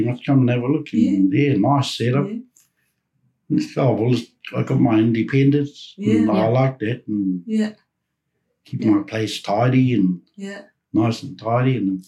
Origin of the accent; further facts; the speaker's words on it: Hamilton, Waikato, New Zealand; born there; I was born here in Hamilton.